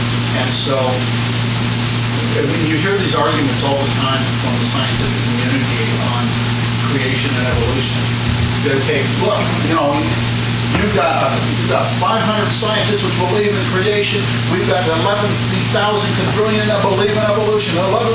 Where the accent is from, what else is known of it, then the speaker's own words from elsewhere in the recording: United States; And I was born in the United States. I lived all my life in the United States.